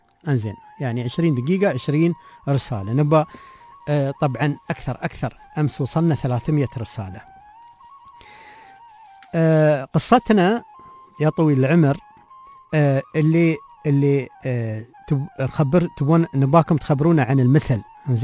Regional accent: United Arab Emirates

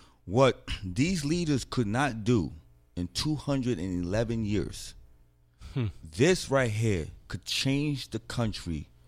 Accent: United States; it makes me really feel like how great and fortunate I am to say I'm an American.

